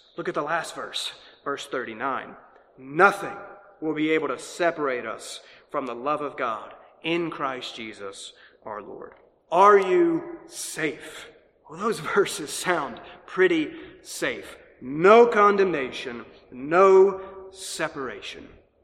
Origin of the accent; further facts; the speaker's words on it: North Carolina, United States; Plus, we're not from here. We're from North Carolina. I moved her away from her whole family.